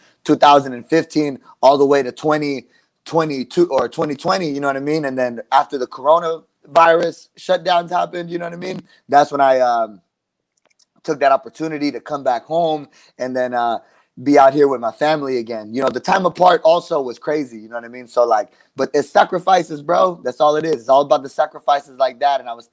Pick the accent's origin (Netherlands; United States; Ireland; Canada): United States; Houston, Texas; Well, yeah, I grew up in Houston, Texas, you know what I mean? Yeah, my mom's family came from the Philippines. My dad's family came from El Salvador. The whole family met here in Houston, you know, that's where I was born, Houston, Texa